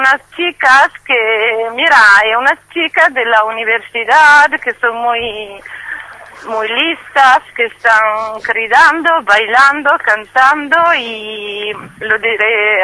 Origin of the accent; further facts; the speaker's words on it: Italy; lo que queremos como mujeres italianas que vivimos en otros países es que vivir afuera no significa que hemos olvidado nuestro país.